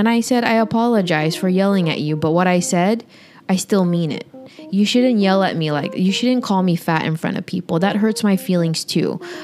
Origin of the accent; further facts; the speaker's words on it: Philippines; Like, I'm a Filipina, I'm 34, and I'm proud of my body.